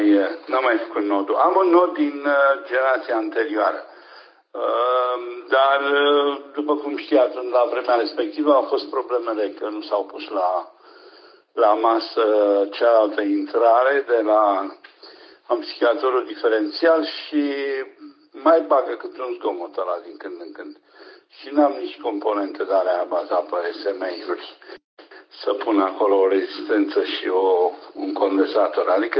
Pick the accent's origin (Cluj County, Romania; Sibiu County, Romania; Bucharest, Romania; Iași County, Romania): Bucharest, Romania; accent: Bucharest; moved away; Am plecat de 40 de ani, dar accentul nu l-am pierdut pe nicăieri. Văd că merge cu mine. Bine, am accent de București